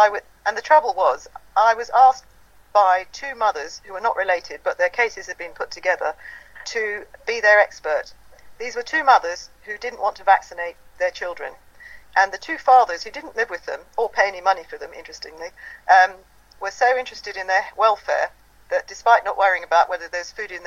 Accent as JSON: {"language": "English", "country": "Ireland", "said": "So then they found me, and being Irish and having been oppressed for 800 years, I have an understanding of what it's like to be oppressed."}